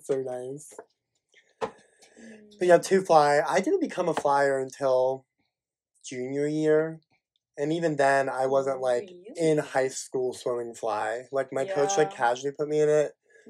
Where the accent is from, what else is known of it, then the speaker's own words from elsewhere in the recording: Lawrenceburg, Indiana, United States; So Lawrenceburg is a small town near Cincinnati, Ohio, but it's in Indiana.